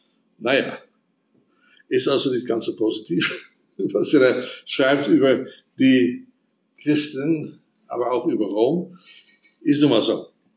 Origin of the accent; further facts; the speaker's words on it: Netherlands; German is a second language; now in Germany; Ich bin verheiratet, habe einen Sohn. Und wir sind aus den Niederlanden. Das hört man sofort.